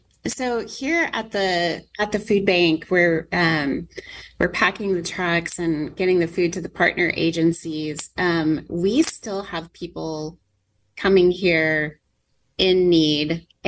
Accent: Grapevine, Texas, United States; now in Sunnyvale, United States; I grew up in Grapevine and then have spent most of my adult in the East Dallas area and now proud to live in Sunnyvale

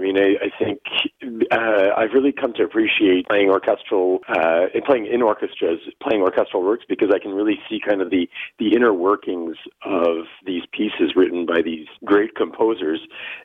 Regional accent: Ottawa, Ontario, Canada; now in Toronto, Canada; I'm based in Toronto. I'm originally from Ottawa, and I came here during my studies and never left.

